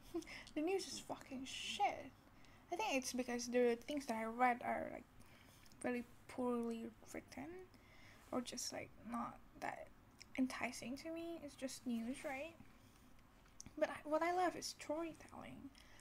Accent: Indonesia; Besides, I'm from Indonesia and they're from Singapore, so it's a very different environment.

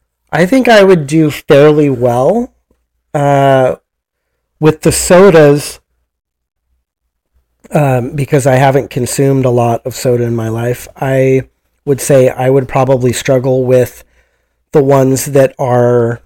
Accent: Loomis, California, United States; So as a kid, I grew up in Loomis

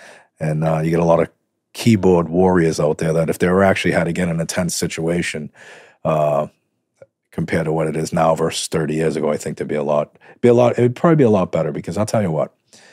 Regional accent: Boston, Massachusetts, United States; growing up in Boston, you know, you always hear of the great sport teams like the Boston Celtics, Boston Bruins.

